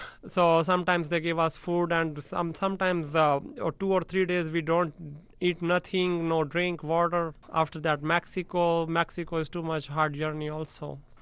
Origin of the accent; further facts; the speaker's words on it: Punjab, India; English is a second language; moved away; I told the truth. We are from India. We are from Punjab, Punjabi, Sikh.